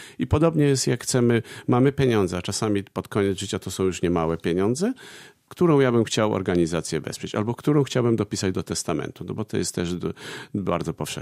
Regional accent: Lubaczów, Subcarpathian Voivodeship, Poland; Tutaj urodzony, wychowany w Baszniku, Lubaczowa. Ja pochodzę z Lubaczowa.

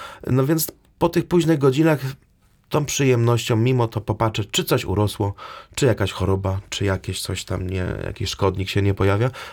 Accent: Subcarpathian Voivodeship, Poland; No moje rodzinne strony to jest bardziej podgórsko niż Rzeszów już.

